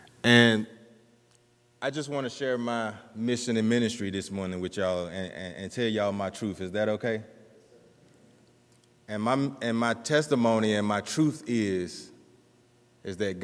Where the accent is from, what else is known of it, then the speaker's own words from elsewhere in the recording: United States; But see, where I'm from, dreams wasn't believable. You know, for me, growing up in Greene County, I graduated at the bottom of my class.